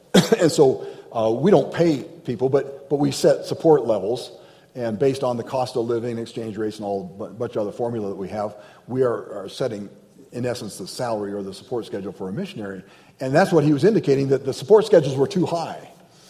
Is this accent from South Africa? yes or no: no; Nigeria; also born or lived in United States; My parents were missionaries in the country of Nigeria. I was born here in the States, but at 3 months old, they headed back to Africa.